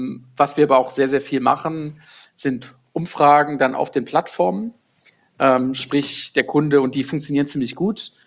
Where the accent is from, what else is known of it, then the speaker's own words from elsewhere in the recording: Gummersbach, North Rhine-Westphalia, Germany; born there; ich komme gebürtig aus Gummersbach, aus dem Oberbergischen Kreis, was 1/2 Stunde von Köln ist